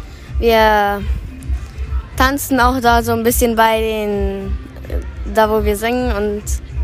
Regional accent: Asunción, Paraguay; Ich komme aus Asunción

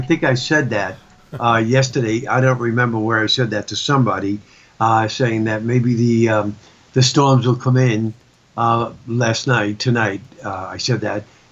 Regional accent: Brooklyn, New York, United States; In fact, I grew up in Brooklyn. My best friends were people of color.

